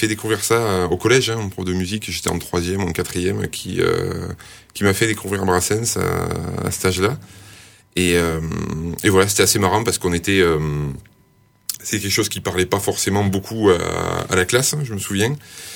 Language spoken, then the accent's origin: French; Rodez, Occitanie, France; born there; Moi, je suis né à Rodez, le 27 avril 1981.